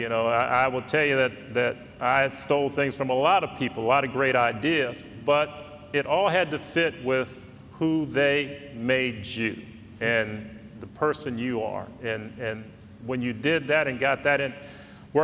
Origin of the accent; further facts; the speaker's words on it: East Chicago, Indiana, United States; And I was fortunate that I grew up in East Chicago, Indiana, and I had two parents, and they were more concerned.